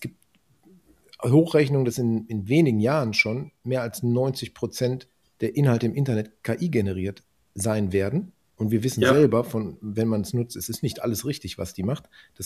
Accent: Düsseldorf, North Rhine-Westphalia, Germany; Ich kannte mich früher hier in meiner Heimat Düsseldorf mega gut aus.

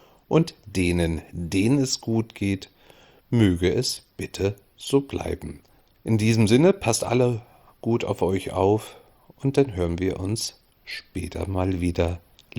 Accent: Berlin, Germany; Was mir allerdings diesmal in Berlin aufgefallen ist, ich fühle mich in meiner alten Heimat momentan echt nicht wohl.

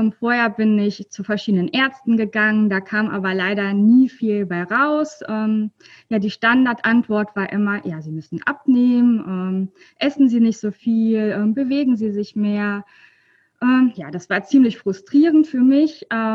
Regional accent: North Rhine-Westphalia, Germany

